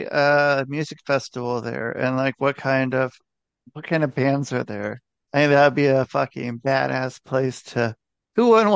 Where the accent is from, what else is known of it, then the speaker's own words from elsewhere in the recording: Portland, Oregon, United States; I'm from Portland, Oregon. It's like the most, I think it was like one of the most in the country, most like bars and breweries.